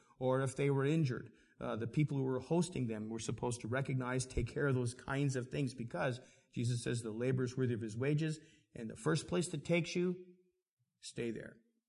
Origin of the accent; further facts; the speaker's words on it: Alaska, United States; also born or lived in Washington; I was born in Washington, but I grew up in Alaska.